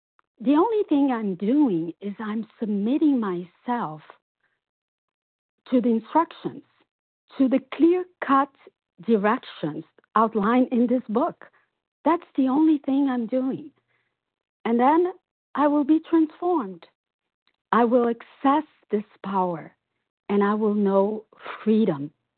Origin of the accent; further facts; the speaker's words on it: Brazil; And I'm from Brazil.